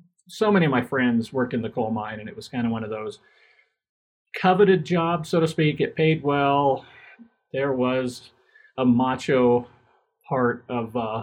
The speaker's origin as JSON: {"language": "English", "town": "New Castle", "region": "Colorado", "country": "United States", "tie": "born or raised there", "said": "And so growing up in Newcastle, there is a kind of a burned scar on the Hogback Mountains right beside the town."}